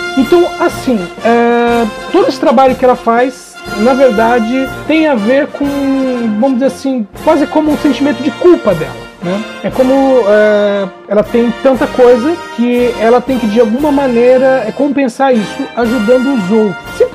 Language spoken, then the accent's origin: Portuguese; Brazil; Lógico, a gente aqui, enquanto brasileiro, falando disso.